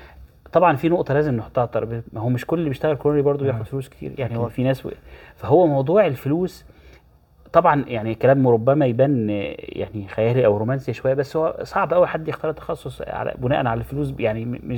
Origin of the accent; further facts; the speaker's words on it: Egypt; انا بصراحه شايف ان احنا الحمد لله ان ده مش عندنا في مصر